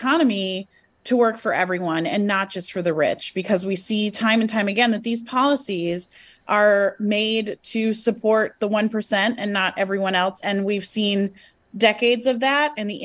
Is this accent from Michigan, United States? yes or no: yes; Ann Arbor, Michigan, United States; I grew up in Ann Arbor, Michigan. I was raised by two social workers and had kind of a interesting path to politics.